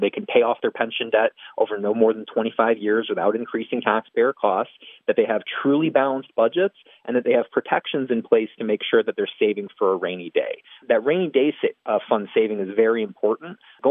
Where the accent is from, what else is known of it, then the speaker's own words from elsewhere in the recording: Illinois, United States; including the governor of my home state, Illinois, J.B. Pritzker